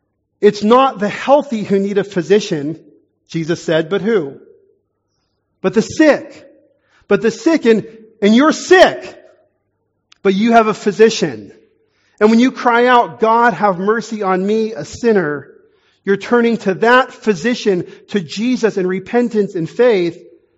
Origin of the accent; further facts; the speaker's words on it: Texas, United States; I'm from Texas in the U.S. We have the Dallas Mavericks.